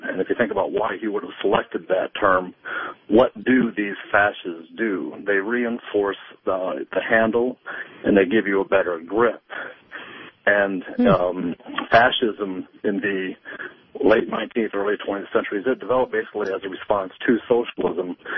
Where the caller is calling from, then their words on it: Hayward, California, United States; Yeah, I'm calling from Hayward, California, which is in the San Francisco Bay Area.